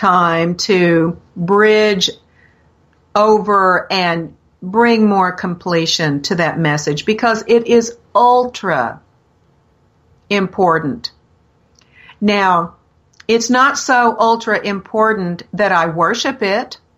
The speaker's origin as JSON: {"language": "English", "region": "Texas", "country": "United States", "said": "Y'all, I'm from Texas."}